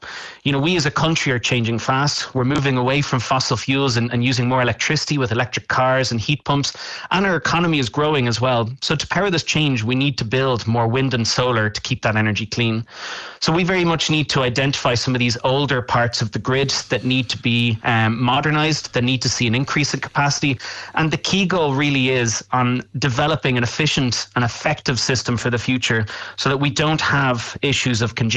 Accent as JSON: {"language": "English", "country": "Ireland", "said": "It's also the fact that we as Irish citizens, we're able to develop our own energy now."}